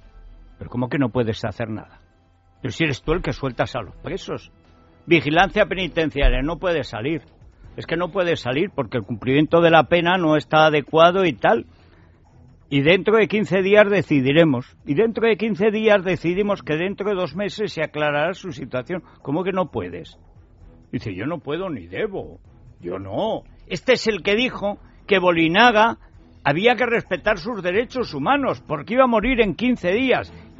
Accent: Spain; yo como español que le paga el sueldo

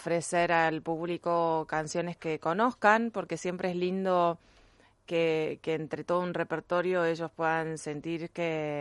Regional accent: Buenos Aires, Argentina; now in Madrid, Spain; En Madrid y somos porteños

